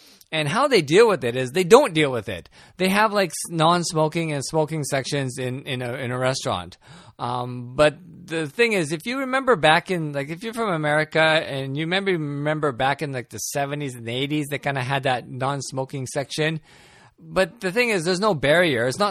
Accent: Vancouver, British Columbia, Canada; now in Japan; But I come from Vancouver, Canada, and we haven't had, you know, indoor smoking in like years, in decades, right?

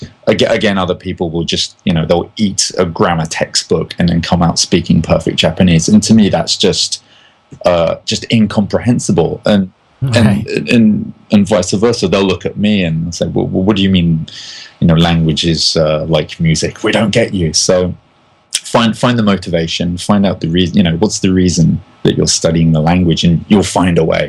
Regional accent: London, United Kingdom; Growing up in London, I had a lot of friends from Hong Kong who spoke Cantonese Chinese

